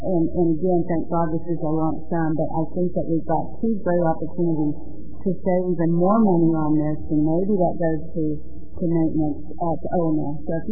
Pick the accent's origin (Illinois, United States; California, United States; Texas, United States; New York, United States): Texas, United States; Dallas; I was born and raised here in Dallas